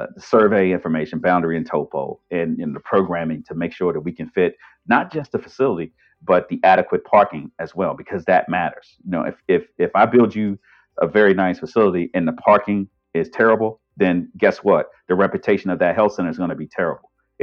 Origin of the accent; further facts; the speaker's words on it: Washington, District of Columbia, United States; I grew up in Washington, D.C. I come from an environment where we didn't have access to healthcare.